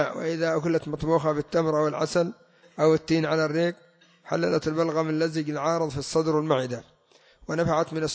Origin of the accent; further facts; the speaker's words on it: Yemen; أما عندنا في اليمن اتخذوها إدام